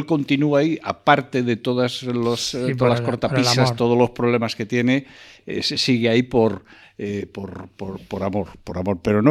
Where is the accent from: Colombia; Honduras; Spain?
Spain; Magaz de Cepeda, Castile and León; born there; Magal de Cepeda, que es el sitio donde yo nací. Siempre estará en mi mente y en mi corazón, que es el sitio donde nació mi madre, toda mi familia